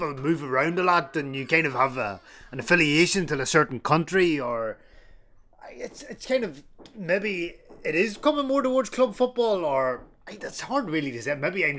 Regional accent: London, United Kingdom; born there; Yeah, I was born in London.

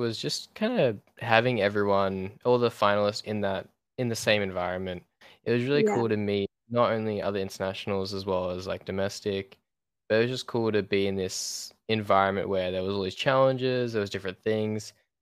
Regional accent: Australia; I'm from Australia.

